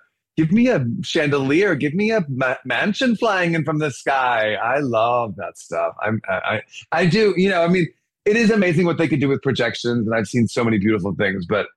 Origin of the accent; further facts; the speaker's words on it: Dallas, Texas, United States; I'm from Dallas, and all the shows that would come through became my go-to.